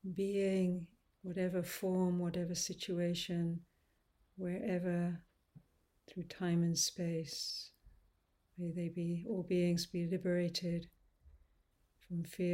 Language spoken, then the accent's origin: English; London, United Kingdom; I'm over here in the UK, in London, which is actually my hometown.